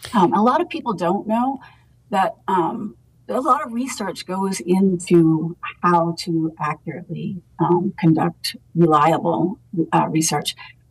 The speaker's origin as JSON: {"language": "English", "region": "Maine", "country": "United States", "said": "And as you probably might pick up on my accent, I am from Maine originally."}